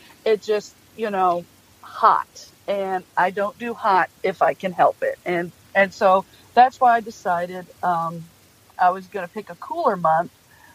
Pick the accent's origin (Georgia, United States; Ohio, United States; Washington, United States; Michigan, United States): Michigan, United States; Exactly, because I grew up in Michigan, and we would travel to Oklahoma and Texas by train.